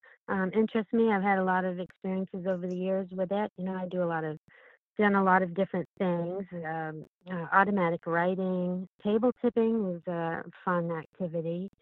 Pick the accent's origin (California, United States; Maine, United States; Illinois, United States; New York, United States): Maine, United States; Bucksport; But I grew up in Bucksport, Maine, which, by the way, I'm not sure how many people know this, but Bucksport was the inspiration for the soap opera Dark Shadows